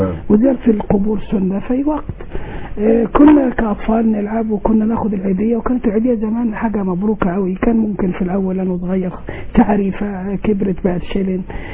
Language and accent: Arabic; Sohag Governorate, Egypt; مسجد القرية، قريتي انا من سوهاج.